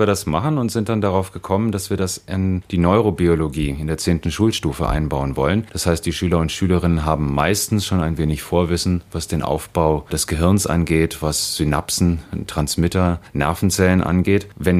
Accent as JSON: {"language": "German", "country": "Austria", "said": "leider auch bei uns in Österreich"}